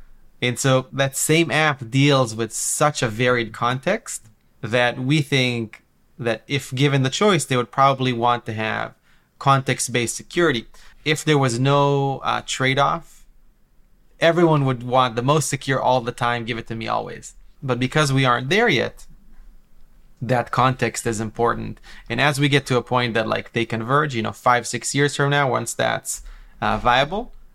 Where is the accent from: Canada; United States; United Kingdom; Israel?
Israel; I grew up in Israel, where the banks have personally screwed me many times.